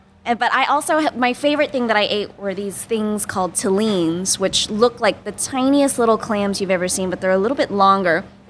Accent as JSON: {"language": "English", "region": "Georgia", "country": "United States", "tie": "born or raised there", "said": "I grew up in Georgia, so I know about Chick-fil-A very much."}